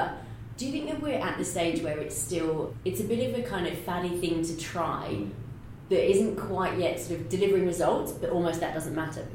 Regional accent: United Kingdom; Well, because I'm British and a journalist

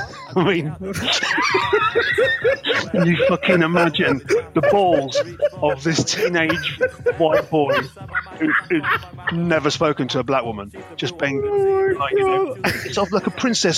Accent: Nottingham, East Midlands, United Kingdom; also born or lived in Leeds; A bit of both. I was born in Leeds, but I grew up in Nottingham.

